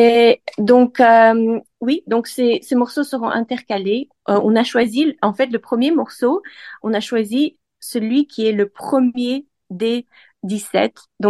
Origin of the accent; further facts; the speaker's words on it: Brussels, Brussels-Capital Region, Belgium; now in The Hague, Netherlands; Bruxelles, donc j'ai grandi à Bruxelles, et donc c'est une ville qui m'est très chère. mes parents habitent ici, et donc depuis 2 ans, j'habite à La Haye.